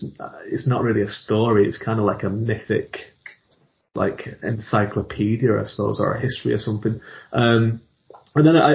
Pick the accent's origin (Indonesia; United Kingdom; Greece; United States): United Kingdom; North West England; I grew up in England in the 80s, and I grew up in the northwest of England, which is like the Manchester area, so it's where it just kind of touches Wales, and there's a lot of Celtic influence there